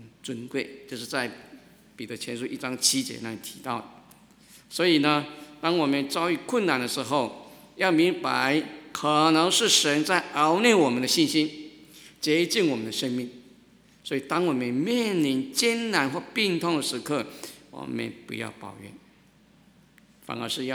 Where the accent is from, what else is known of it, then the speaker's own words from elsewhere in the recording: China; 我们中国人有句话说，一失足成千古恨。